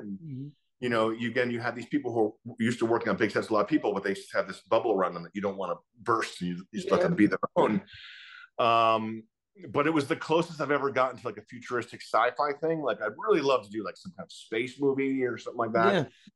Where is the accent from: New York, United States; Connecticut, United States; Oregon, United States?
New York, United States; And I like seeing, as a New Yorker, I like seeing the root of who someone is.